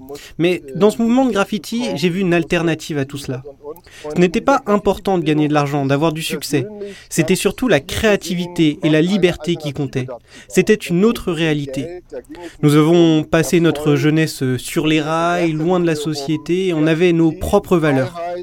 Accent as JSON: {"language": "French", "town": "Bremerhaven", "region": "Bremen", "country": "Germany", "lives_now": "Hamburg, Germany", "said": "De base, je viens de Bremerhaven. C'est une petite ville au nord de l'Allemagne. Avec le temps, j'ai fait d'autres stations. Mais là, depuis 2003, je me suis installé à Hambourg"}